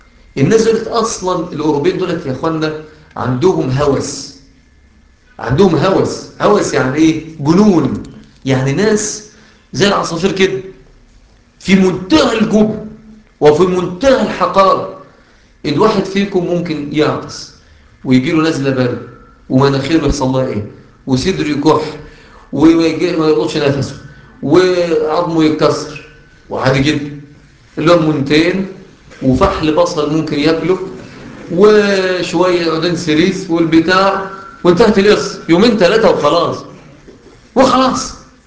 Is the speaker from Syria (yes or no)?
no; Egypt; فناس ابطال عندنا في مصر والله.